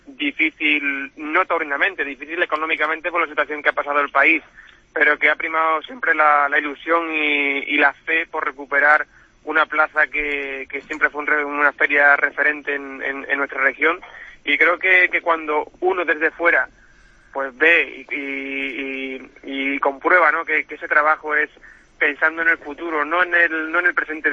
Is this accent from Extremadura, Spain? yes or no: yes; Extremadura, Spain; soy un extremeño de pro que intenta llevar a mi tierra por bandera, muy orgulloso de ella